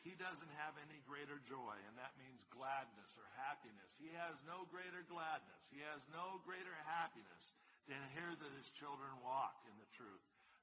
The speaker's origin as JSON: {"language": "English", "region": "California", "country": "United States", "lives_now": "Georgia, United States", "said": "I'm from California, man. There's no reason for me to be up in these Georgia, whatever we are, eating grits and stuff."}